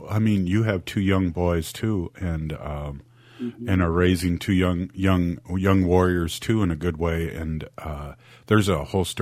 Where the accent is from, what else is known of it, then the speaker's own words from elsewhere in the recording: St. Paul, Minnesota, United States; born there; So I was born in St. Paul.